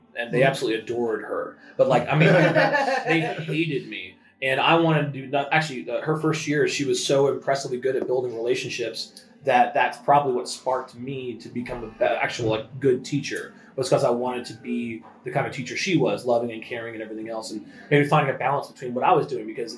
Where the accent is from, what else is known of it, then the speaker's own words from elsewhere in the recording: Canada; moved away; I grew up, I'm Canadian originally, and I came down here.